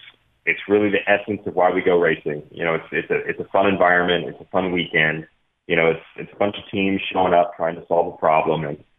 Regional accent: Nashville, Tennessee, United States; So I grew up in Nashville, Tennessee. I still live here now. Moved back with my wife.

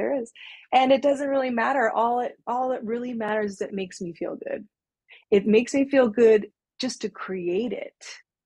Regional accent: Berkeley, California, United States; I grew up in Berkeley, okay

